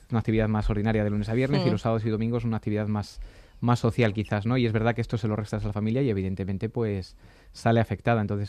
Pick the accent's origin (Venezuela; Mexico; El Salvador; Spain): Spain; Paracuellos de Jarama, Community of Madrid; yo soy vecino de Paracuellos de toda la vida